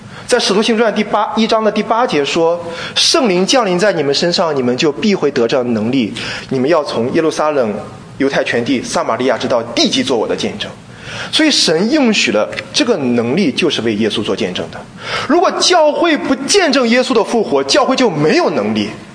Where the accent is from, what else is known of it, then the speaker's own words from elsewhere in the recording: China; 因为大家都知道我们中国人是比较在乎养生的